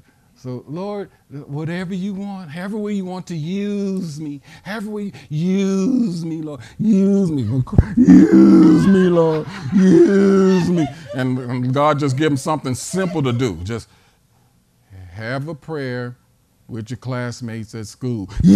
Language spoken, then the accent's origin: English; St. Louis, Missouri, United States; I said, I'm from St. Louis, Missouri.